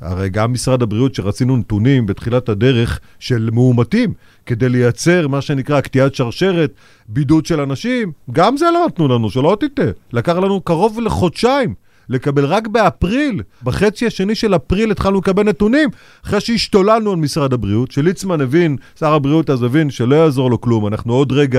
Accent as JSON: {"language": "Hebrew", "town": "Beit She'an", "region": "Northern District", "country": "Israel", "tie": "born or raised there", "said": "בסדר, אני נולדתי בבית שאן, ואני היום מנהל את העיר מודיעין."}